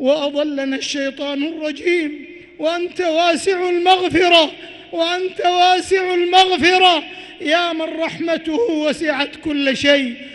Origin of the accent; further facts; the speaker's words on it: Saudi Arabia; اللهم احفظ بلادنا المملكة العربية السعودية من كل سوء ومكروه